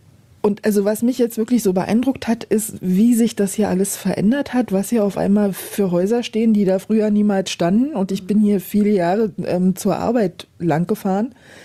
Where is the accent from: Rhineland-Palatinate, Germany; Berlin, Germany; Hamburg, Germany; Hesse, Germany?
Berlin, Germany; Also Berlin ist meine Heimat, wird es immer sein.